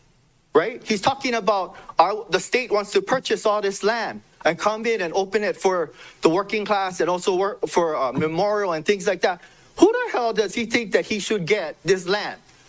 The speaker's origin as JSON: {"language": "English", "region": "Hawaii", "country": "United States", "said": "I'm Hawaiian. I grow kalo."}